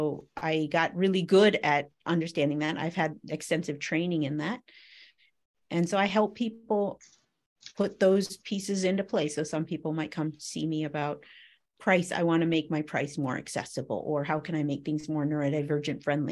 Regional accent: United States; accent: American; I'm clearly American, so people will comment on my cute American accent.

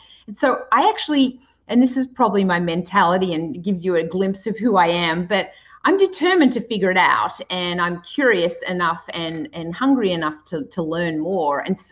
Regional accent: Australia; If you know a little bit about Australia, you will find that we're a sports obsessed country. And so grew up playing sports

